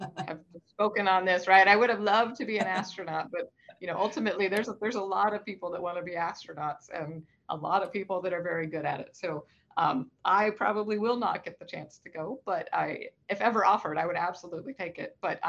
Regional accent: Pacific Northwest, United States; growing up in the Pacific Northwest, I just didn't have a lot of even just Arab friends, not even specifically Palestinian. It was a very monochromatic area we grew up in.

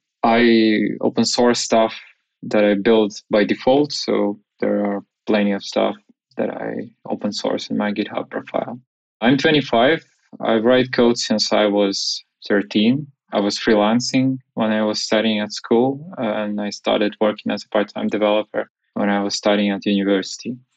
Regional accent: Ukraine; English is a second language; For example, the road from Kyiv to my hometown usually takes 7 hours by car.

